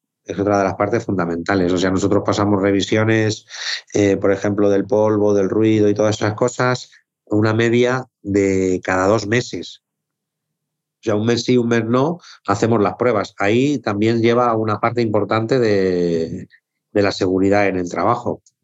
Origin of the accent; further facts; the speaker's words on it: Carabaña, Community of Madrid, Spain; como nosotros somos de Carabaña, la fábrica la sacamos fuera de Madrid.